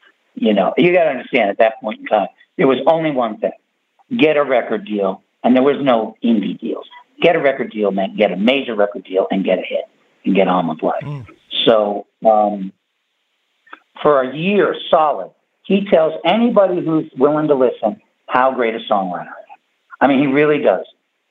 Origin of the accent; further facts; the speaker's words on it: New York, United States; And then all of a sudden, I'm a New Yorker. He's a New Yorker.